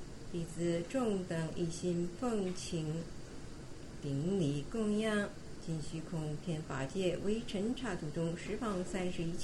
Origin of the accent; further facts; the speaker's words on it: Tianjin, China; 我是天津人，回来了好几趟了。